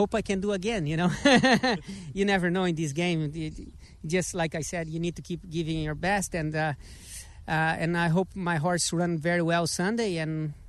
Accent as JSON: {"language": "English", "country": "Brazil", "said": "You know, I came from Brazil, and in Brazil we are big in the Queen. You know, we love the Queen there."}